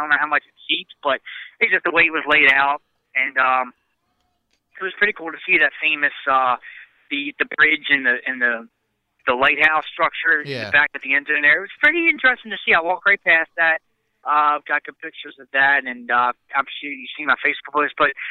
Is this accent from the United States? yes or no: yes; Baltimore, Maryland, United States; I'm from Baltimore. We know the cold.